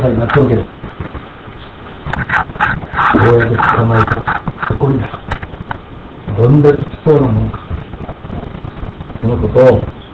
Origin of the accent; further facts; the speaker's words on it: Okinawa, Japan; 自分が沖縄出身であることを隠し隠して